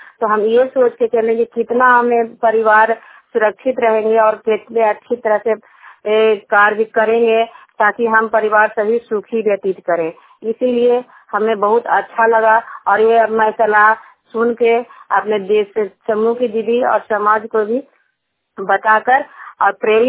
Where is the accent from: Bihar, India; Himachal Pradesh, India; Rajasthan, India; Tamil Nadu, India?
Bihar, India; Harnaut; और मैं जनता की हूँ, हरनौत ब्लॉक और जिला नालंदा का निवासी हूँ।